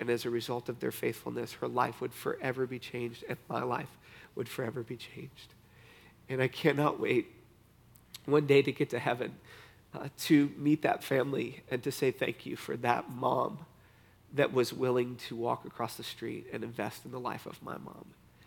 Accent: Michigan, United States; moved away as an adult; This is where my family grew up. I got out of Dodge as quick as I could, and when I was 18 years old, I moved from Michigan down to the south where there was sunshine.

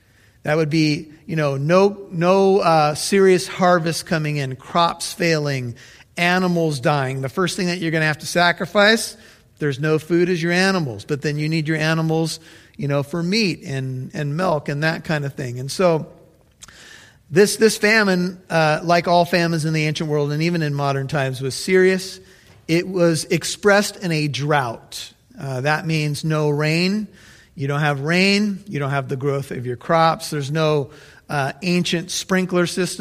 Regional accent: United States; just because I had a MasterCard and I was an American.

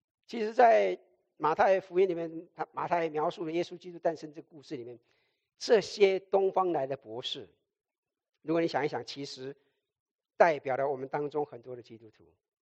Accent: Taiwan; now in United States; 很多人知道我出生在台湾，很多人也知道我以前在台湾的时候最讨厌基督徒

